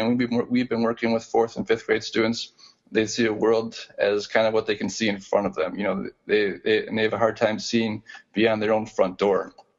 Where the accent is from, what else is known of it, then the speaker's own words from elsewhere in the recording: Midwest, United States; You know, we're from the Midwest and our pen pals are from the East Coast